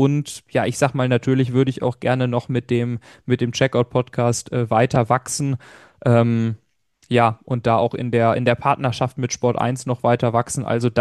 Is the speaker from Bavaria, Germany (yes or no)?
no; Lemgo, North Rhine-Westphalia, Germany; born there; Für mich, der gebürtig aus Lemgo kommt, natürlich auch ein großes Ding.